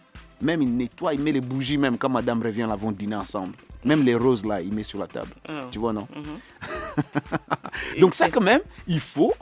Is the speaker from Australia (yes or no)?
no; Kindia, Guinea; moved away as an adult; now in United States; moi je ne vais quand même pas quitter les États-Unis pour aller manger les mangues là-bas chez moi à Kindia.